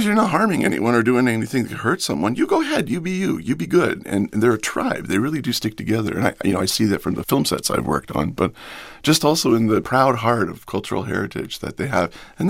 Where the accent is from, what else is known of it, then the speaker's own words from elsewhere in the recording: Indianapolis, Indiana, United States; born there; also born or lived in Cincinnati / Detroit / Ottawa / Holland; now in Upstate New York, United States; I was born in Indianapolis. That's where Dad's work was and where Mom said, oop, time to go to the hospital. And then to Cincinnati, Detroit, Ottawa, Canada.